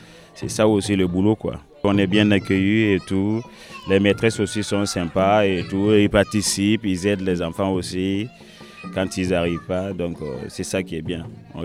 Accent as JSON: {"language": "French", "town": "Beauvoir-sur-Niort", "region": "Nouvelle-Aquitaine", "country": "France", "said": "Je viens de Beauvoir-sur-Niort."}